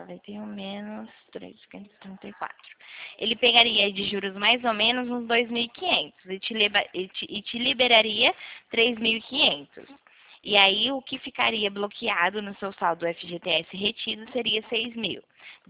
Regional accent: Nova Odessa, São Paulo, Brazil; Eu sou aqui de Nova Odessa.

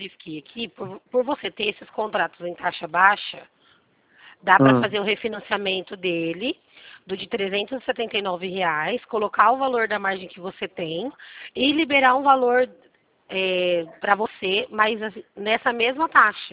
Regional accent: Presidente Prudente, São Paulo, Brazil; eu sou de Prudente.

